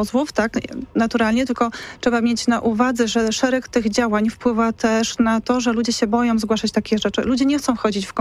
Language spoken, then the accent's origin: Polish; Poznań, Greater Poland Voivodeship, Poland; Ja obawiam się, jak jest zarządzany ten moje miasto jako poznanianka